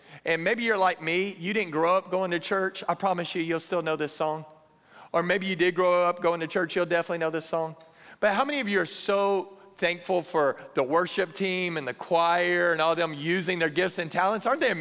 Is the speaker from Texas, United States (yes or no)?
yes; Texas, United States; and I grew up in Texas, I still live in Texas.